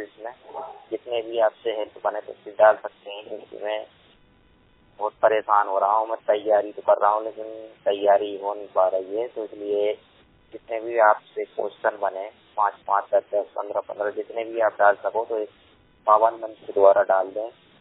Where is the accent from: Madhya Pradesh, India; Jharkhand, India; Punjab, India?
Madhya Pradesh, India; Bhopal; मैं भोपाल जिले का निवासी हूँ। मेरी पढ़ाई 12वीं तक है।